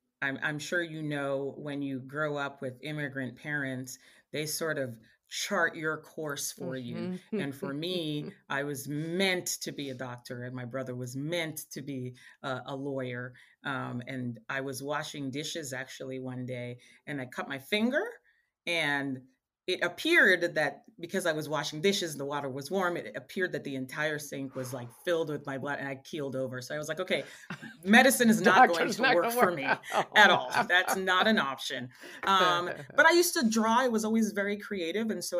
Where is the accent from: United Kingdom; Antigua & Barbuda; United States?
Antigua & Barbuda; born there; I was born actually in Antigua in the Caribbean.